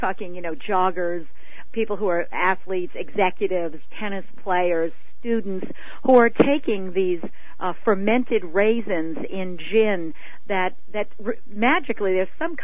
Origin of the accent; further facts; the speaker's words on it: New York City, New York, United States; I'm from New York City, and I did my internship in New York City